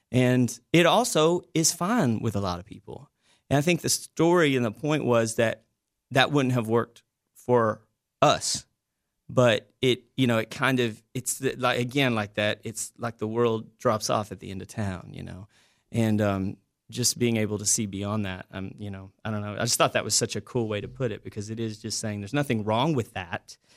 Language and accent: English; Mineral Wells, Texas, United States; I'm from Mineral Wells, Texas